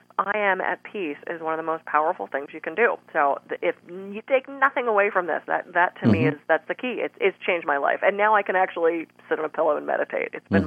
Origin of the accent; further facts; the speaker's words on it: East Coast, United States; You know, I'm from the East Coast originally. I talk fast, I walk fast, I eat fast.